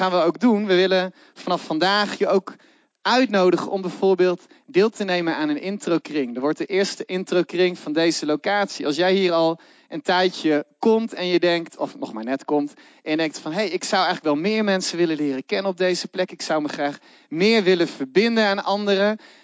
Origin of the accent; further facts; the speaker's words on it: Netherlands; Wist je ook dat we internationaal bekend staan als Nederlanders om onze gierigheid?